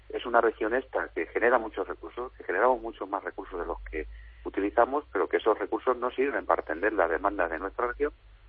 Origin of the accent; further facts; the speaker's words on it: Castilla-La Mancha, Spain; y siempre hay unos perjudicados, ¿no?, que somos los de Castilla-La Mancha.